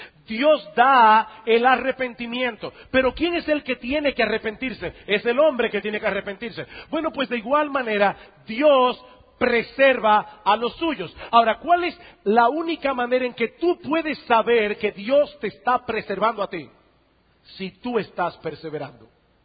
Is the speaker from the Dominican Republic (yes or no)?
yes; Dominican Republic; en nuestro desempeño como dominicanos